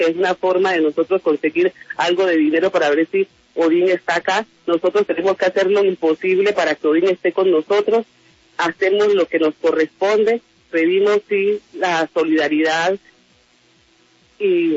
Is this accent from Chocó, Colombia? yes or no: yes; Chocó, Colombia; Nosotros somos una familia del Chocó.